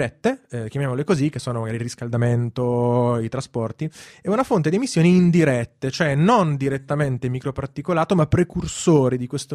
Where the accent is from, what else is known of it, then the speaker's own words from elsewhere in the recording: Cremona, Lombardy, Italy; Io sono di Cremona